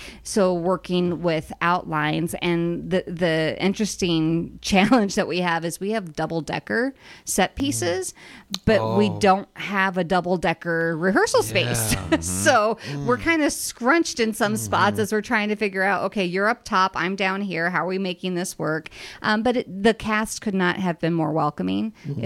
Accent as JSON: {"language": "English", "country": "United Kingdom", "said": "And then you throw in Eric Finn and I as two British just coming in to see what's going on."}